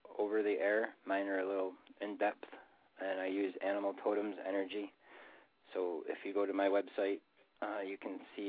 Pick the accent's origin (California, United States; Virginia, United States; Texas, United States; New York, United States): New York, United States; Not that I know of in Florida. I'm from New York.